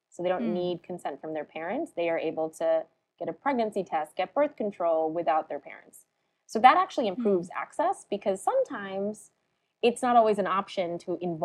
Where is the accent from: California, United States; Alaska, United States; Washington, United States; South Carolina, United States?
South Carolina, United States; born there; I was born in South Carolina, but my parents were born and raised in India.